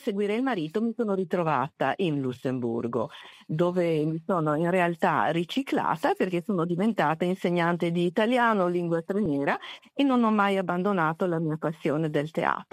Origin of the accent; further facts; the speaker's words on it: Trieste, Friuli-Venezia Giulia, Italy; born there; Io sono nata a Trieste